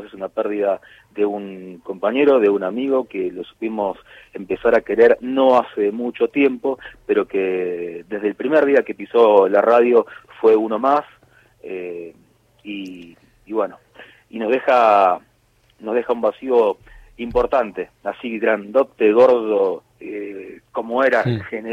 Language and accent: Spanish; Florencio Varela, Buenos Aires Province, Argentina; Vos sabés que yo soy de Varela